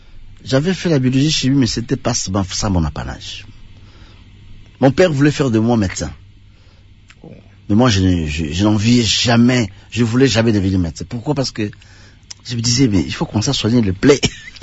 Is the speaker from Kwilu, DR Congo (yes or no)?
no; Kalima, Maniema, DR Congo; C'est le stage qui m'a amené à Kalima, chez moi à Kalima.